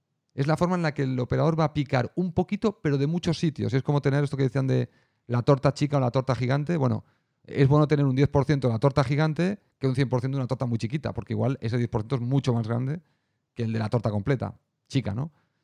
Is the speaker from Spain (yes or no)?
yes; Spain; yo soy de España y cuando yo era niño aquí había solo dos canales de televisión.